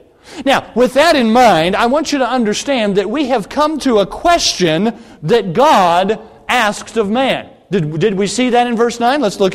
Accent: the South, United States; But for me, growing up in the South, there were very many of my classmates that didn't even know North Dakota was a state

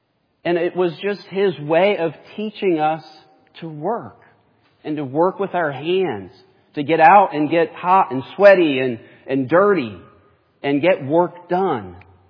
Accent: Northern United States, United States; I grew up in the North, and we did not grow up having to say, yes, ma'am, no, ma'am, yes, sir, no, sir.

